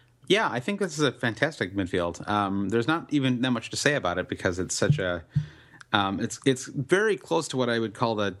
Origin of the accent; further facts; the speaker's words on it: United States; I hate to say that as an American